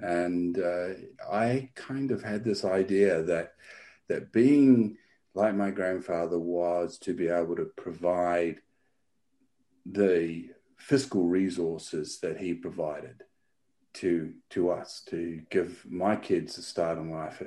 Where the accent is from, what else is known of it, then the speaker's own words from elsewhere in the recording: New Zealand; now in Australia; Well, I was born in New Zealand. I'm a New Zealander, although I spent the last 20 years of my life in Australia.